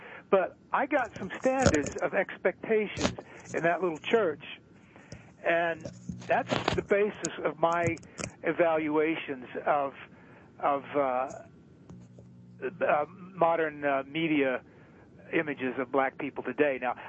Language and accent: English; India; English is a second language; now in United States; And I say that as an Indian, this race, this white Anglo-Saxon race is a warrior race.